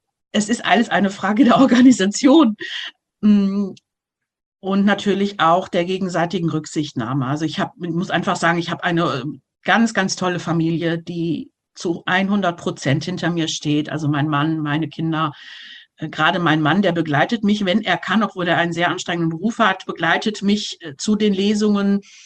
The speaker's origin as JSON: {"language": "German", "town": "Isernhagen", "region": "Lower Saxony", "country": "Germany"}